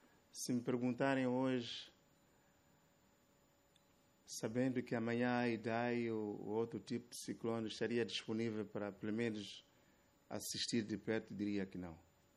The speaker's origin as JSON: {"language": "Portuguese", "country": "Mozambique", "said": "uma das coisas que nós temos como moçambicanos é que somos muito unidos."}